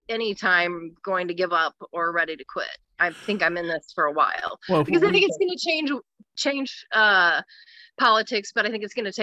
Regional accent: St. Charles, Missouri, United States; also born or lived in St. Louis; I'm originally from St. Charles, and then I lived in St. Louis for a long time. So I'm sort of a transplant, but I've lived here for 22 years.

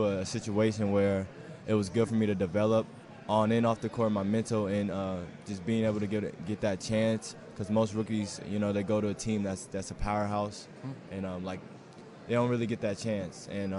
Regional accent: Seattle, Washington, United States; now in Cleveland, United States; I'm originally from Seattle, so, okay, so our weather ain't that pretty either.

